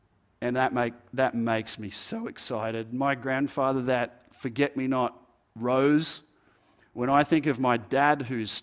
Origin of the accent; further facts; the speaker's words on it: Terry Hills, New South Wales, Australia; He was busy working on the farm. We grew up in Terry Hills with 9 acres and flowers